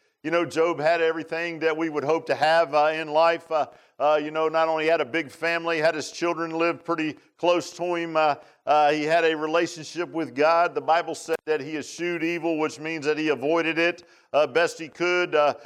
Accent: Key West, Florida, United States; born there; when I was born in Key West, and Teresa Montgomery, she was too. And so we're kind of unique. We're conks. They call you a conk if you're born in Key West.

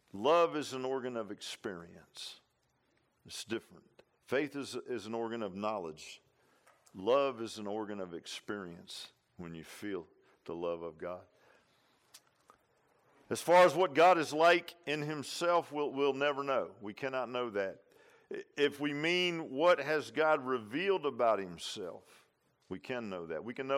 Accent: Virginia Beach, Virginia, United States; I grew up in Virginia Beach.

